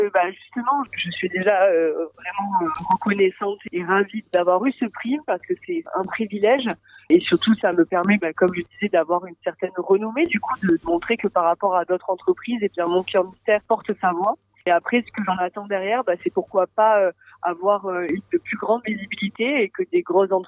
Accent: France; honorer le fait que je suis française et qu'il y a maintenant une entreprise au Maroc

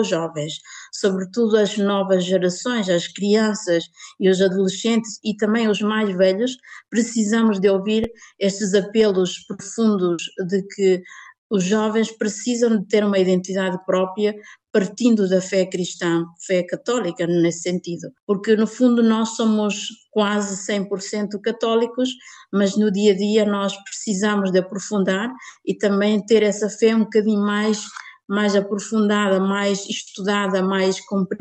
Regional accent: Timor-Leste; Esta visita para mim foi enorme satisfação em termos de ser como irmã, como também timorense.

